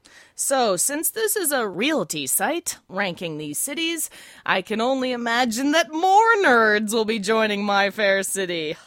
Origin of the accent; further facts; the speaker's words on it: Portland, Oregon, United States; Yep, my hometown of Portland, Oregon was rated by reality blog Movado as the second nerdiest city in the United States